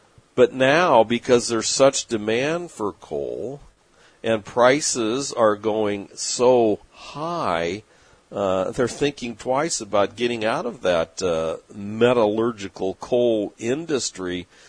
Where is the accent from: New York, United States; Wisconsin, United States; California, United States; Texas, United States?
California, United States; San Diego; from my hometown in San Diego